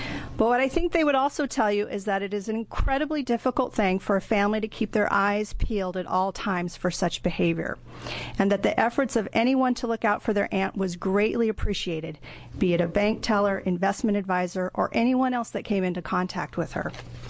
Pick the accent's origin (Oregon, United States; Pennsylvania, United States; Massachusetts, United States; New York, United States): Oregon, United States; Portland; I'm an attorney from Portland, Oregon